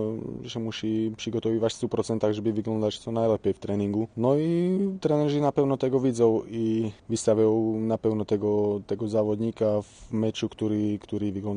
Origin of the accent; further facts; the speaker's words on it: Slovakia; Polish is a second language; moved away as an adult; now in Poland; Po 5 latach tam u siebie na Słowacji się zdecydowałem ogólnie zmienić kierunek i spróbować coś nowego.